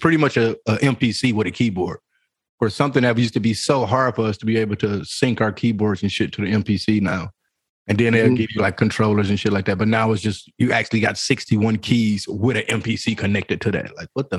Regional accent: Detroit, Michigan, United States; I'm from Detroit, man. It ain't no big deal.

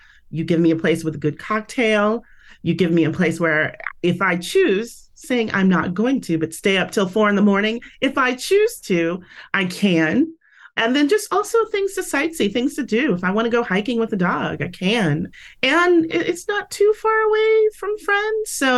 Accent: San Francisco, California, United States; I am originally from the Bay Area, San Francisco.

